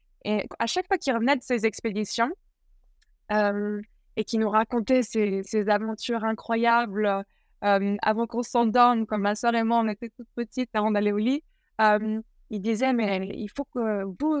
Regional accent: Switzerland; born there; je suis née en Suisse, aujourd'hui j'ai 31 ans

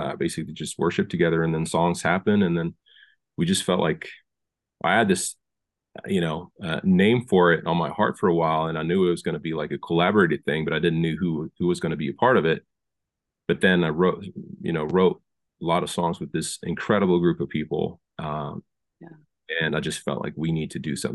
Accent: Sweden; moved away; I played hockey growing up in Sweden, and then I heard there were like a bunch of leagues here in town, so I had to bring my skates from Sweden

